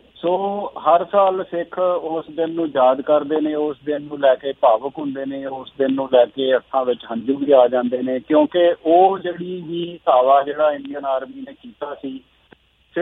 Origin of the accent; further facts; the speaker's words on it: Sultanwind, Punjab, India; ਸੋ ਮੈਂ ਉਦੋਂ 9 ਸਾਲ ਦਾ ਸੀਗਾ ਤੇ ਮੈਂ ਅੰਮ੍ਰਿਤਸਰ ਦੇ ਬਿਲਕੁਲ ਨਾਲ ਹੀ ਲੱਗਦਾ ਇੱਕ ਪਿੰਡ ਹੈ ਸੁਲਤਾਨਵਿੰਦ ਪਿੰਡ, ਉੱਥੇ ਅਸੀਂ ਕਿਰਾਏ ਦੇ ਘਰ ਵਿੱਚ ਰਹਿੰਦੇ ਸੀਗੇ।